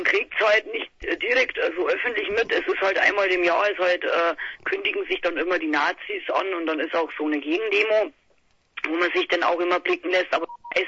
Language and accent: German; Marktl, Bavaria, Germany; Wir kommen aus dem tiefsten Marktl. Also manche wissen es wahrscheinlich schon, wo das ist. So, das ist zwischen Braunau am Inn, Oberösterreich.